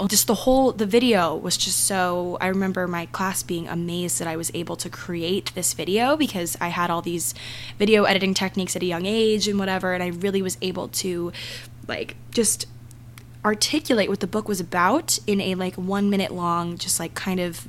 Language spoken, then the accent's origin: English; Maryland, United States; my town, my hometown in Maryland, was a huge suicide town.